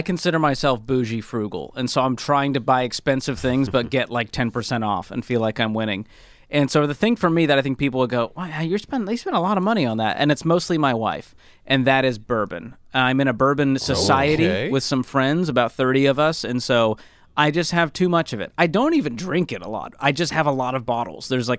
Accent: Boston, Massachusetts, United States; parents are from Egypt and Syria, and they moved to the U.S. in the 80s and had my brother, and then I was born in Boston. And so I grew up in, like, a weird little Arabic Baptist bubble.

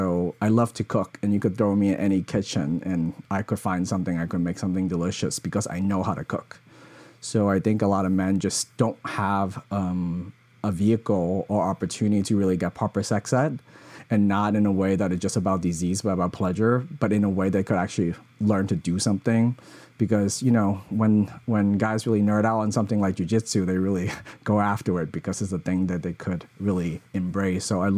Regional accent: Hong Kong; English is a second language; So as nerdy as I am, like growing up in Hong Kong, like the East is really love teaching people how to experience the world

